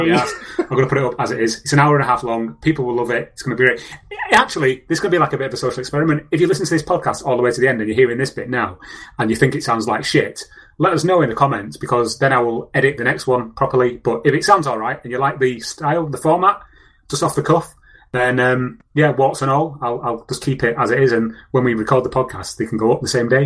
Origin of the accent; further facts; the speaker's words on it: Manchester, North West England, United Kingdom; the northern powerhouse that is Manchester, my hometown, not the one that Caleb currently lives in.